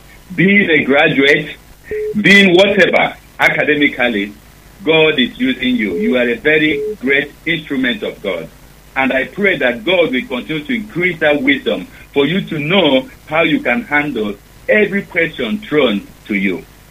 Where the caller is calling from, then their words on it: Manchester, North West England, United Kingdom; I'm calling from Manchester.